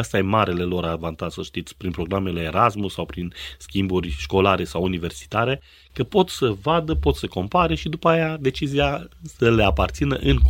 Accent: Romania; vă spun chiar și eu, ca și român și vorbitor de limbă română

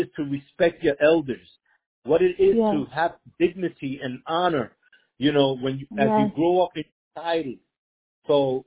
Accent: Brooklyn, New York, United States; You know, I was raised in Brooklyn, New York, where, and I'm not gonna say the word because I know they're still.

